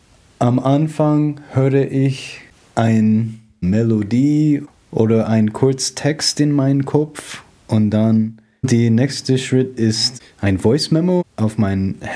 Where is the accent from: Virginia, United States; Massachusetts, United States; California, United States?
Massachusetts, United States; Springfield; German is a second language; now in Delaware, United States; Ich komme aus den USA, aus Springfield, Massachusetts. Ich bin in Deutschland seit 2017.